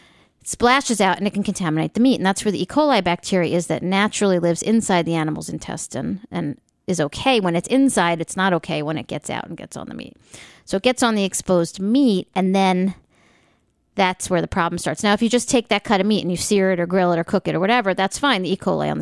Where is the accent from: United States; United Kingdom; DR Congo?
United States; New York; But growing up in New York, we always called it chop meat.